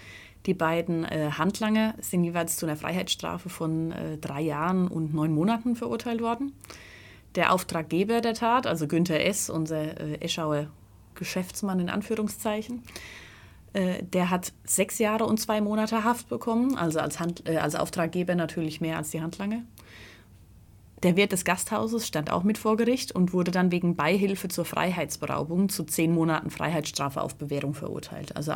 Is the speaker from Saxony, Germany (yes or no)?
no; Bavaria, Germany; Ich komme aus dem Buchental, also dem Nachbarort von Mespelbrunn.